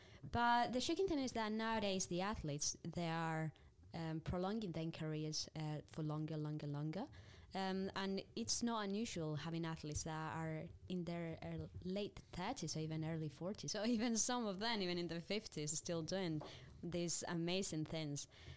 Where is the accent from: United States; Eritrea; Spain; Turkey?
Spain; I'm from Spain and I'm a trail runner.